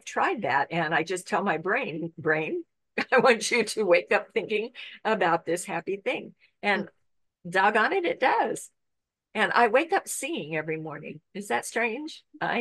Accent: Ireland; she knows I love Celtic music because I'm Irish.

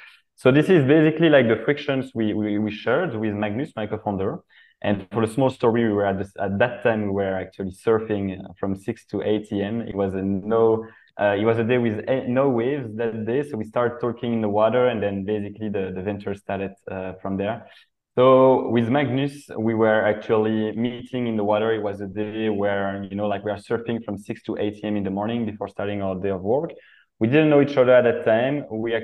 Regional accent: Belgium; also born or lived in San Francisco, United States; I'm coming from Belgium initially.

